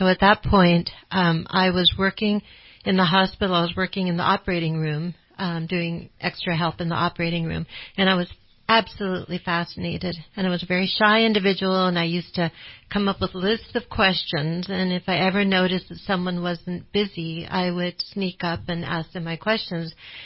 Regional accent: Portland, Oregon, United States; Well, I grew up in Portland, Oregon, which is a great place to grow up, just like Reading.

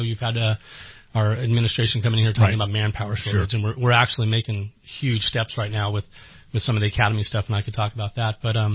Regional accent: Antioch, California, United States; now in Redding, United States; for me, I'm from the Bay Area, but once I, tasted Redding, I wanted to come here.

